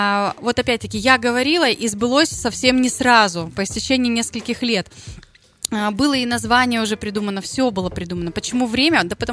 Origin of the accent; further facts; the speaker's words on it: the North, Russia; accent: northern; некоторые люди обращают до сих пор на мой северный говор. Хотя, вроде бы, я говорю нормально, но говорят, ты откуда-то? Я говорю, с севера.